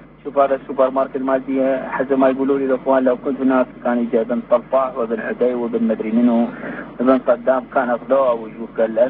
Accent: Iraq; now in United States; لان احنا طلعنا خارج العراق في اي فتره من فترات هذا الحكم المستبد

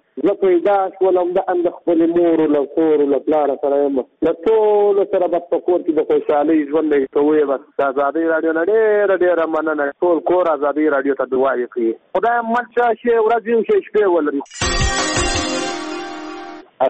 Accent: Zabul, Afghanistan; زه میری د زابل ولایت شنو یم.

